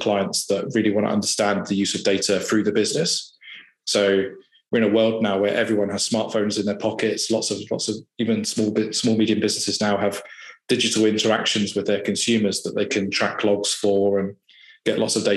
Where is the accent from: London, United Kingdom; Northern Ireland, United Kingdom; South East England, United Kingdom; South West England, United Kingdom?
South East England, United Kingdom; Farnborough; I grew up in Farnborough and born and raised there.